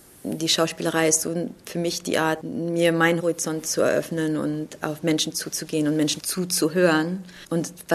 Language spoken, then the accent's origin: German; Germany; now in France; Ich komme zwar aus Deutschland, bin seit 25 Jahren weg, lebe in Frankreich, bin aber nicht Französin, weder noch Amerikanerin